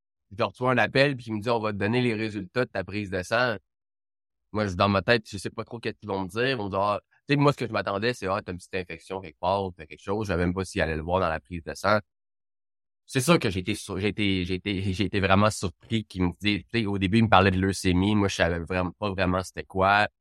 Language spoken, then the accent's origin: French; Laval, Quebec, Canada; Enfin, moi, je suis de Laval